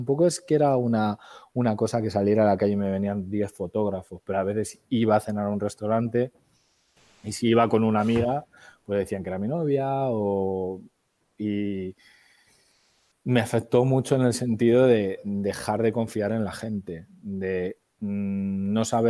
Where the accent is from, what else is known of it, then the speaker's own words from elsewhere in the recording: Spain; Curiosamente, donde menos he trabajado ha sido en mi país, pero también porque he estado muchos años sin vivir en España.